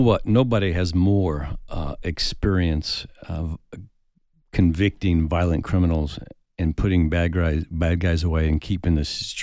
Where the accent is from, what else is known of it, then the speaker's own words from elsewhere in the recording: Tucson, Arizona, United States; I'm a lifelong Dem. I grew up in Tucson. Tucson is my community.